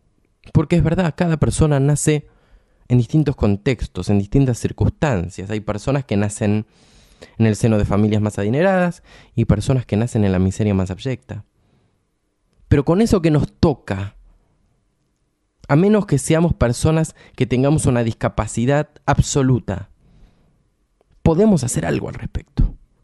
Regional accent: Argentina; Yo creo que en mi país hay 47 millones de agendas, no hay una agenda. Hay tantas agendas como individuos que habitan en el suelo argentino.

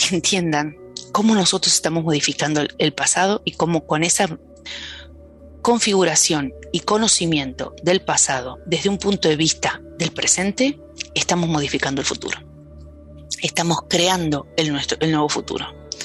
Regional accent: Argentina; porque yo soy argentina

